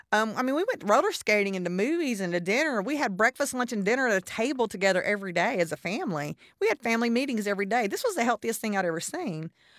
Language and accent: English; Carrollton, Georgia, United States; now in Birmingham, United States; I was born in Noonan, Georgia, and raised in Carrollton in Atlanta.